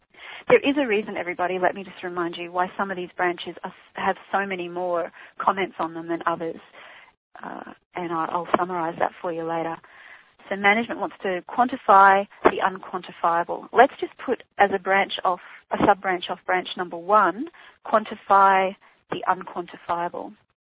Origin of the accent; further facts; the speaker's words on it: Brisbane, Queensland, Australia; Neil in Brisbane. Hi, finally we have somebody in my hometown.